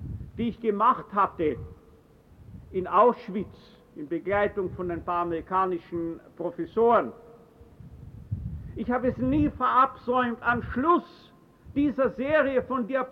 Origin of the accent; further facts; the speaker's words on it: Vienna, Austria; born there; ich selbst bin in Wien geboren. Wien ist meine Geburtsstadt. Aber Türkheim ist die Stadt meiner Wiedergeburt. Ich bin vor kurzem 80